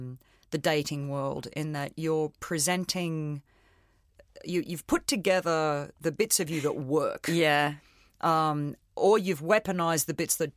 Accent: Australia; I am Australian.

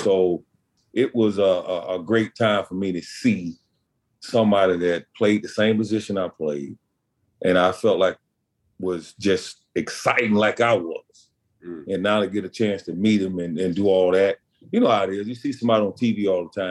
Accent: Pascagoula, Mississippi, United States; I'm from Pascagoula, Mississippi.

